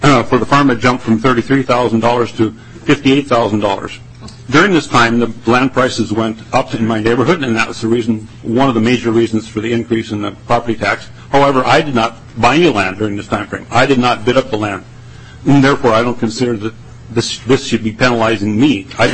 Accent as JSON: {"language": "English", "region": "Minnesota", "country": "United States", "said": "I'm a farmer from Clay County, Minnesota."}